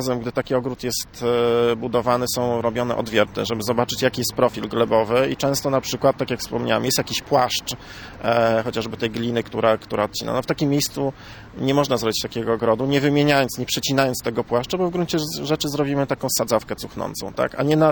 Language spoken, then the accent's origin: Polish; Słupsk, Pomeranian Voivodeship, Poland; pamiętam z dzieciństwa, całe dzieciństwo spędziłem w rejonie